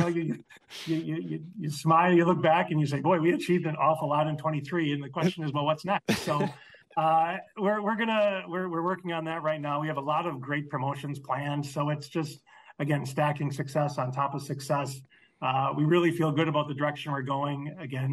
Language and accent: English; Green Bay, Wisconsin, United States; originally from Green Bay, went to college at UW-Whitewater. I've always been a baseball fan, kind of growing up in Green Bay, I was the baseball guy in the football town